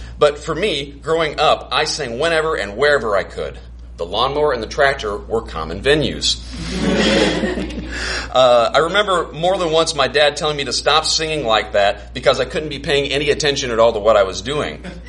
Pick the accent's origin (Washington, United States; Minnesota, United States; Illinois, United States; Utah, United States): Illinois, United States; Carbondale; My wife, Nikki, is from Springfield, and I'm from Carbondale. I like to tell people that I lived everywhere in Illinois except for Chicago